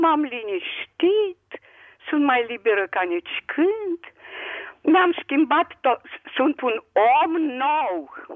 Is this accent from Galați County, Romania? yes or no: no; Bucharest, Romania; Și sunt din București.